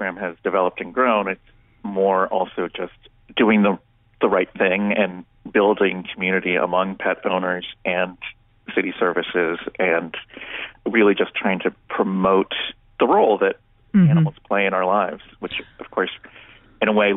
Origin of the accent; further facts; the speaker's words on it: New York City, New York, United States; it's sort of embarrassing as a New Yorker to realize that I hadn't ever gone to.